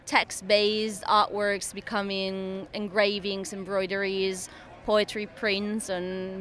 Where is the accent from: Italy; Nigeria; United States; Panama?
Italy; moved away as an adult; now in London, United Kingdom